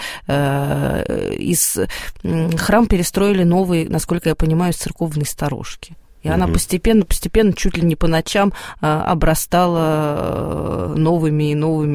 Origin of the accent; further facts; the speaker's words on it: Losinka, Moscow, Russia; Еще даже я в детстве, мы переехали в Лосинку из Отрадного в 88-м году.